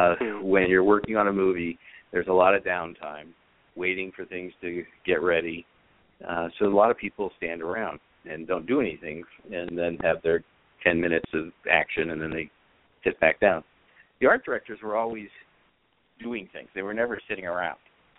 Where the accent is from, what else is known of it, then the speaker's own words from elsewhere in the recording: San Francisco, California, United States; And I said, well, but I grew up in San Francisco. I got no problem with it.